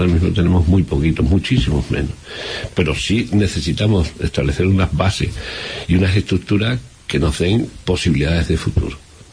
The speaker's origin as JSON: {"language": "Spanish", "town": "Badajoz", "region": "Extremadura", "country": "Spain", "said": "estoy jubilado y estoy dedicándome a una acción. Y como soy de Badajoz, me gusta mucho la gente, quiero muchísimo a esta ciudad y a esta región"}